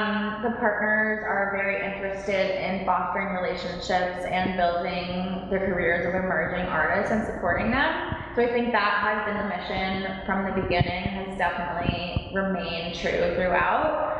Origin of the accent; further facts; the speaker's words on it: Miami, Florida, United States; I'm originally from Miami, but I studied fine art and art history there.